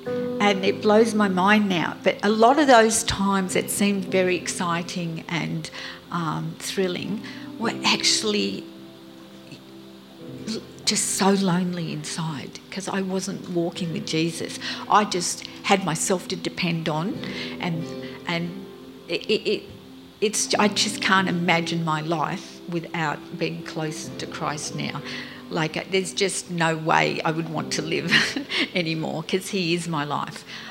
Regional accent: Bunbury, Western Australia, Australia; also born or lived in Perth, Australia / Sydney, Australia / United States; I was actually born in Western Australia. I grew up in Bunbury, And then after completing primary school and high school in Bunbury, moved to Perth

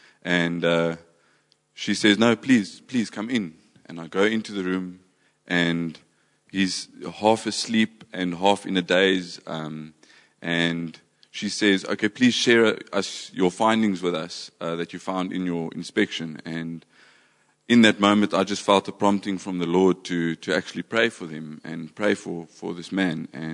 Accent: Mossel Bay, Western Cape, South Africa; We come from Mossel Bay.

